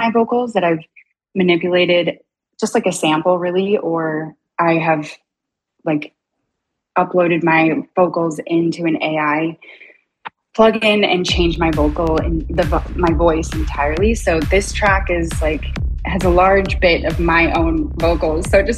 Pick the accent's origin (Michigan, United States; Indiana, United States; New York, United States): Michigan, United States; Detroit; moved away as an adult; I was a late bloomer. I'm from Detroit. I did go to some clubs there, but I left when I was about 18 or 19.